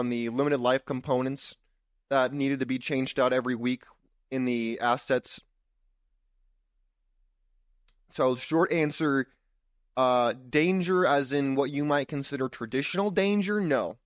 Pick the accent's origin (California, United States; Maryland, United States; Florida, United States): California, United States; Because I grew up in California, it was Berkeley.